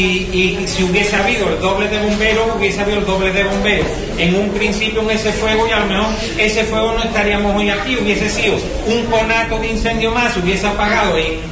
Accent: Andalusia, Spain; Yo por ejemplo vengo de Sevilla, yo vengo de la provincia de Sevilla

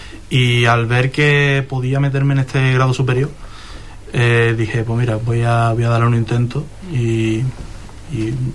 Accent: Huelva, Andalusia, Spain; Yo soy de aquí, de Huelva, sí, del Matadero.

